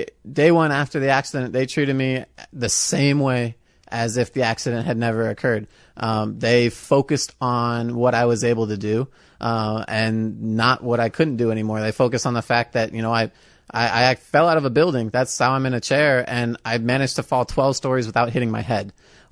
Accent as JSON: {"language": "English", "region": "Virginia", "country": "United States", "lives_now": "Champaign, United States", "said": "So I moved from Virginia, from the DC area out here to go to school."}